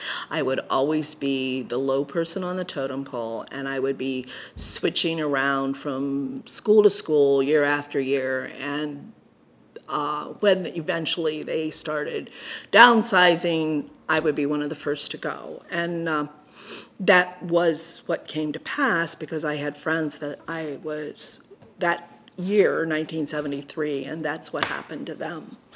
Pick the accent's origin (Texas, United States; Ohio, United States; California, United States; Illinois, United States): Ohio, United States; Shreve; also born or lived in Wooster; I was born in Worcester, Ohio on August 9th, 1950. And I grew up in a little town south of there called Shreve, Ohio. It is the last town between Wayne County and Holmes County.